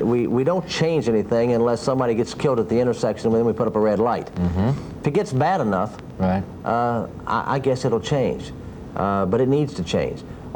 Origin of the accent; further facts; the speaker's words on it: Atlanta, Georgia, United States; And I'm from Atlanta.